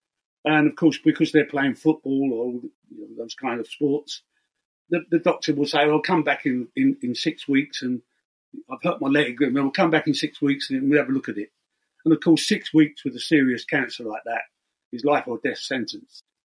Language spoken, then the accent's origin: English; England, United Kingdom; And growing up in England in that period and discovering American music, especially the blues artists we had in America, was a goldmine to us.